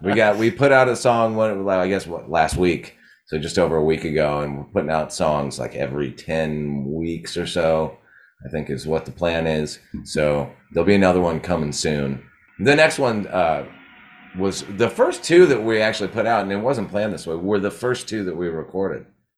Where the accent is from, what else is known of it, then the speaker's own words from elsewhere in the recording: Santa Barbara, California, United States; So East Beach was the beach that I grew up going to in Santa Barbara.